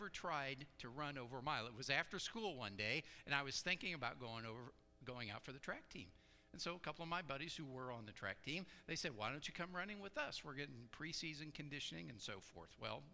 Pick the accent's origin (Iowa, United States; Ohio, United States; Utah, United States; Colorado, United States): Ohio, United States; By the way, I grew up in Ohio.